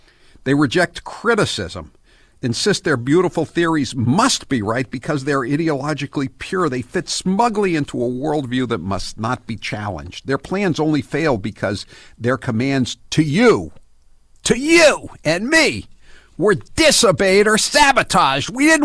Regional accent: Wellesley, Massachusetts, United States; I have an example of the crisis religion from my hometown of Wellesley, Massachusetts.

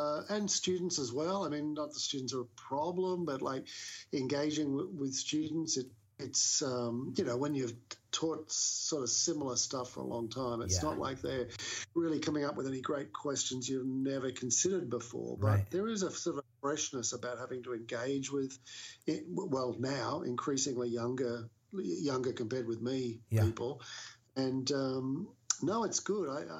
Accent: Australia; I think, yeah, the outsider perspective, I think, is what I bring as an Australian coming into different contexts.

